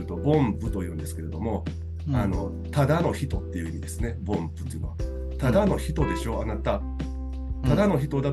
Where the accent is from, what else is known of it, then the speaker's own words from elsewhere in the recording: Kyoto, Japan; 僕京都出身と言ったんですけれども、実家の近くでですね、あの、はい、親の近くでちょっと働きたいなというふうなことをあの、うん、考えてまして